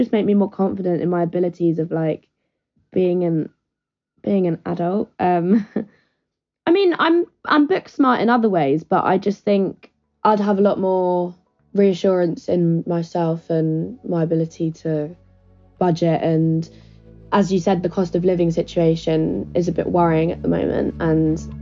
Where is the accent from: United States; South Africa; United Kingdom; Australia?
United Kingdom; Brighton, South East England; I'm 21, I'm from Brighton.